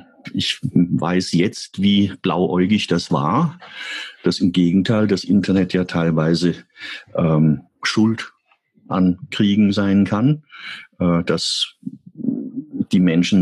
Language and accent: German; United States; German is a second language; ich bin Amerikaner und wir Amerikaner haben ein anderes Verhältnis zur Meinungsfreiheit.